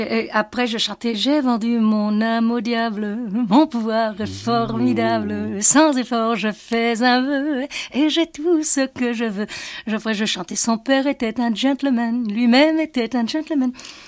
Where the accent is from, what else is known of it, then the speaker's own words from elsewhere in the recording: Pont de Nieppe, Hauts-de-France, France; Quand je dis je suis née à Armentières, je suis née à côté d'Armentières, ça s'appelle le pont de Nieppe. Armentières, pour nous, c'était déjà la grande ville. Le pont de Nieppe, il y avait 600 ou 700 habitants. J'habitais dans un coron